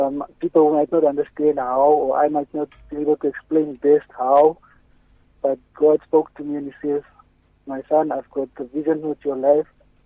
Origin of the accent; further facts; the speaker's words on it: Upington, Northern Cape, South Africa; what a privilege and an honor to grow up in such a small place